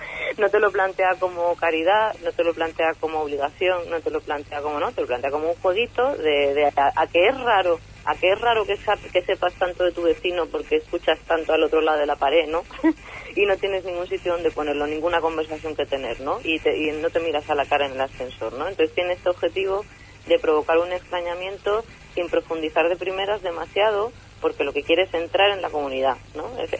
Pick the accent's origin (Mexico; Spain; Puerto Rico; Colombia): Spain; Seville, Andalusia; moved away as an adult; now in Madrid, Spain; yo soy de Sevilla, yo me vine aquí a Madrid en el año 2000, cuando cumplí los 18